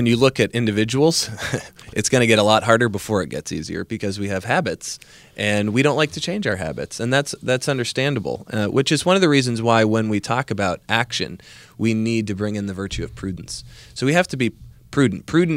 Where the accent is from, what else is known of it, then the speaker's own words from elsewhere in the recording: California, United States; I grew up in Southern California, so local air pollution was a big deal.